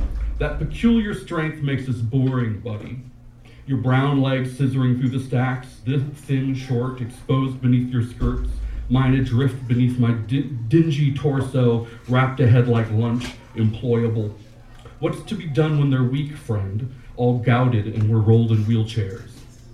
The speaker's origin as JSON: {"language": "English", "town": "Chicago", "region": "Illinois", "country": "United States", "lives_now": "New York, United States", "said": "We both moved to New York. We're both from Chicago."}